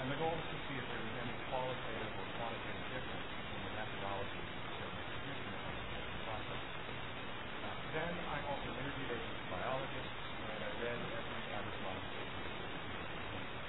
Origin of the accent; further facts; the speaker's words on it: Maine, United States; these maps, which show my home state of Maine